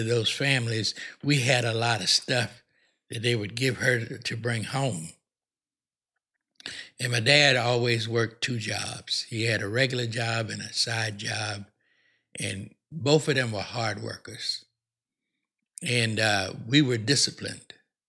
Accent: St. Petersburg, Florida, United States; I grew up in St. Petersburg, Florida. My brother and I and my mom and my dad in a segregated society.

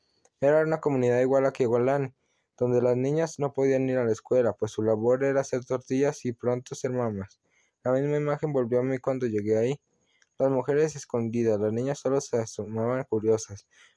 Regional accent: Oaxaca, Mexico; No es como la Sierra del Sur, de donde soy yo

